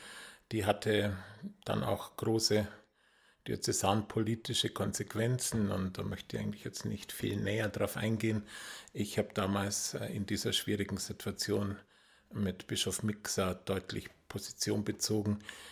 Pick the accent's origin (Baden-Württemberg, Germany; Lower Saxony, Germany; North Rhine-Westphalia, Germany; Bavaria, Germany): Bavaria, Germany; Memmingen; in Memmingen-Amendingen eigentlich in die Pfarrei eingestiegen, in Anführungszeichen als kleiner Ministrant